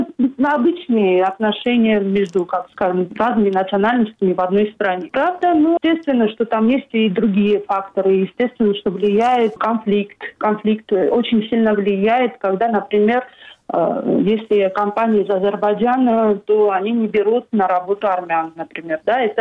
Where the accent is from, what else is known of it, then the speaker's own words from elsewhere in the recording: Akhalkalaki, Samtskhe-Javakheti, Georgia; почему я из Ахалкалаки поехала туда, скажем так, интересоваться их проблемами.